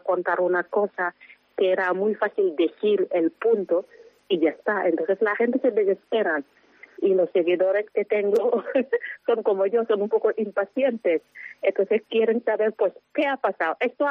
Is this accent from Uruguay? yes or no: no; Senegal; now in Burela, Spain; dicen que eres de donde vives, ¿no? Pues una senegalesa viviendo en Burela.